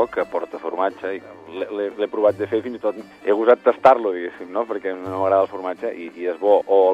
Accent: Besalú, Catalonia, Spain; now in Barcelona, Spain; Jo sóc una persona que, com que fa molts anys que vaig venir a Barcelona, de Besalú a Barcelona, i vaig estar vivint molts anys sol

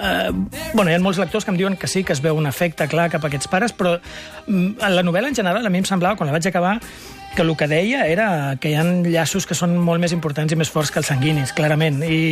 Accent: Sant Boi de Llobregat, Catalonia, Spain; Vaig recordar totes les olors de la meva infància, l'olor com escaiola mullada que feien els carrers del meu poble quan jo era petit

